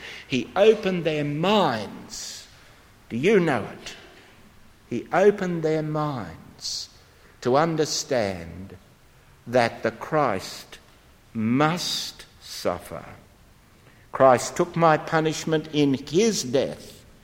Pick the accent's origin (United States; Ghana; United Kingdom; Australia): Australia; moved away; On the first occasion when I came abroad from Australia, it was 1963, you still needed to be vaccinated for smallpox.